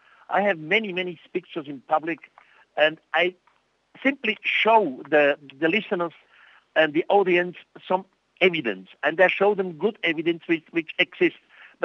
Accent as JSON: {"language": "English", "country": "Switzerland", "first_language": "Swiss German", "second_language": "English", "said": "You see, I'm Swiss. I live in Switzerland. My first language is, of course, Swiss and German, and then French and Italian. And English is number five."}